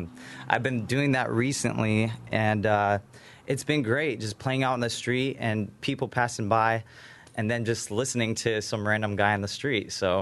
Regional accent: Dana Point, California, United States; I am actually Dana Point, born and raised in Dana Point. But about 7-8 years ago, I ended up, you know, just running into Laguna, and ever since I've been playing here.

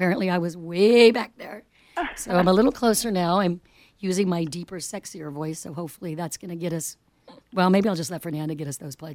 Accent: Ireland; That's beautiful. Being Irish, I really appreciate that.

